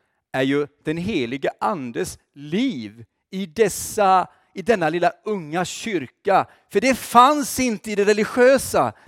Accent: Oskarshamn, Kalmar County, Sweden; Det påminner mycket om min hemstad Oskarshamn.

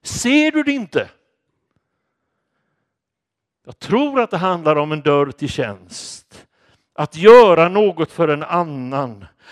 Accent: Småland, Sweden; Jag är ju smålänning, som ni kanske vet. Och där säger vi inte begrunda, utan där säger vi att vi ber och grunnar.

